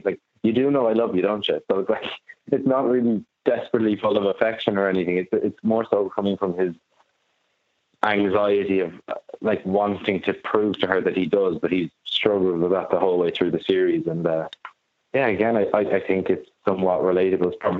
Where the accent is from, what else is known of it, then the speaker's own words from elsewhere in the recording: Maynooth, Leinster, Ireland; I'm not from Sligo, I'm from Maynooth, which is 40, 50 minutes on the train. But it was more so the departure of, like, I thought my life was going to be playing football with Maynooth and Kildare